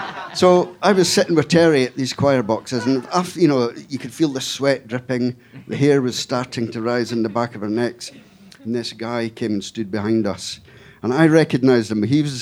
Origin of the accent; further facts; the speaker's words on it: Scotland, United Kingdom; Now, I had no idea which bottle he was talking about. I come from Scotland. I'd never heard this phrase